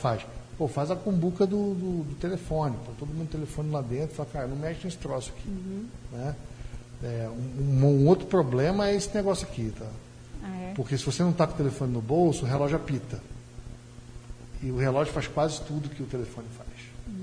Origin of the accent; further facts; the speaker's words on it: Rio de Janeiro, Brazil; now in Paraná, Brazil; eu sou carioca, né? Meu sotaque não renega a raça, mas eu sou um bom paranaense adotado e amo o nosso Paraná.